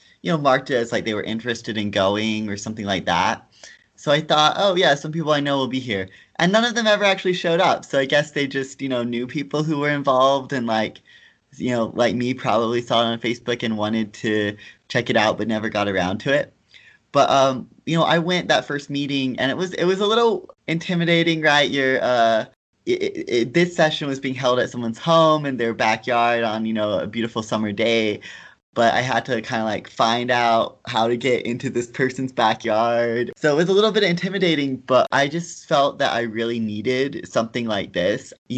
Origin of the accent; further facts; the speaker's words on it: Conyers, Georgia, United States; now in Salt Lake City, United States; I've been in Salt Lake City for a little over 10 years now, but I grew up in Georgia in a kind of suburban town called Conyers